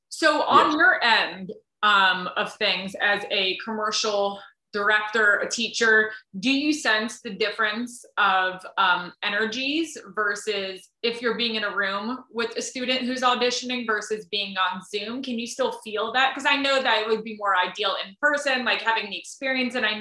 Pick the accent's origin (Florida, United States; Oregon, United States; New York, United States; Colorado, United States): New York, United States; I'm from New York.